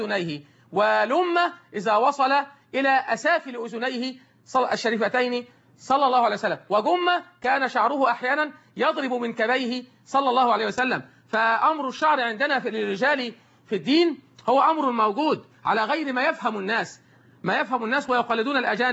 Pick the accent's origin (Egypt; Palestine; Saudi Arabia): Egypt; خاصة عندنا في مصر